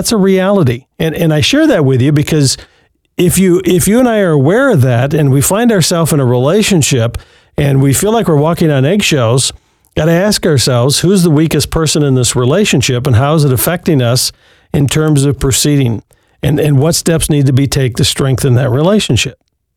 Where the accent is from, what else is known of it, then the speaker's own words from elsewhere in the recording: Michigan, United States; now in Arizona, United States; I grew up in West Michigan with 100 inches of snow every winter, and now I live in the sunshine of Arizona